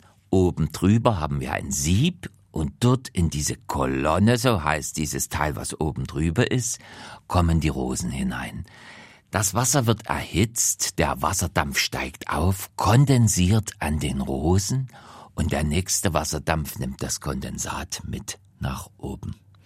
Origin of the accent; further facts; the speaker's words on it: Dresden, Saxony, Germany; diese Barockschätze, die wir zum Beispiel in meiner Heimatstadt Dresden vorfinden